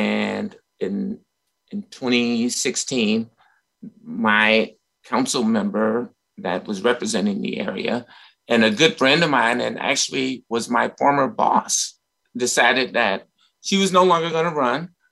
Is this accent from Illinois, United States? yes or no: yes; Chicago, Illinois, United States; And that part of that comes from my growing up in Chicago, like in the 60s and 70s